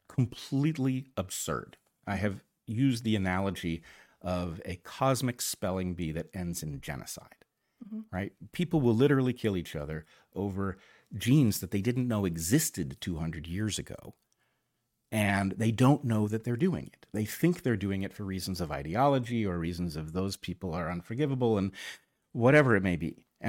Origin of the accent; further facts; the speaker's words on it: United States; I grew up very much as an American, and it's how I feel.